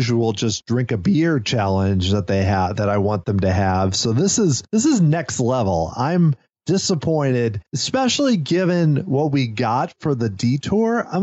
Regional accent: United States; And this is totally not a good way to approach the Yukon as someone from the U.S.

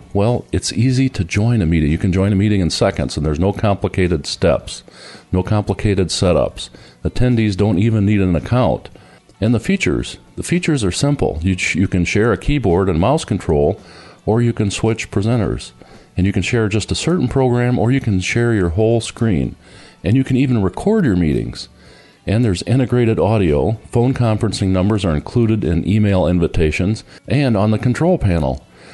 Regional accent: Coopersville, Michigan, United States; I'm from Western Michigan, a small town called Coopersville, Michigan. That's where I hail from.

